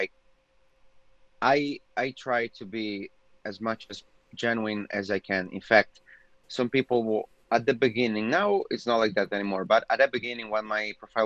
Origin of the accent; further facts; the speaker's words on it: Trento, Trentino-Alto Adige, Italy; also born or lived in Milan; I grew up in a little town in Italy, like in the Alps. Like I was born in Milan, but then I moved to Trento.